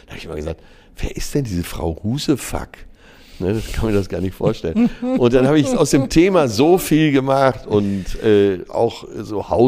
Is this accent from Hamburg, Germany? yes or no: yes; Hamburg, Germany; jetzt meine Heimatstadt Hamburg